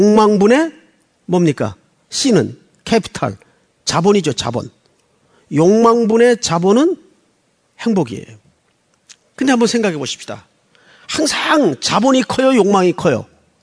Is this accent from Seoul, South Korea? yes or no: no; Yeongju, North Gyeongsang, South Korea; 저 경상북도에 가면 영주라는 촌 동네가 있습니다. 제 고향이기도 한데